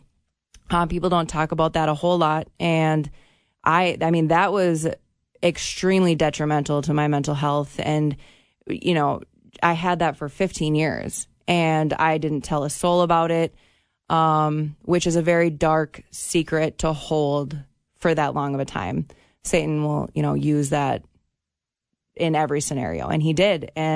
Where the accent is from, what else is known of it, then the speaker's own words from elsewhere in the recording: Fergus Falls, Minnesota, United States; So I grew up in Fergus Falls, actually, very little town.